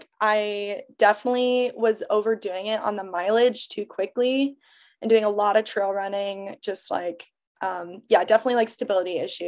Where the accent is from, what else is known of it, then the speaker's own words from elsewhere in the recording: Phoenix, Arizona, United States; I'm from Arizona. I'm from Phoenix. I went to school in Tucson.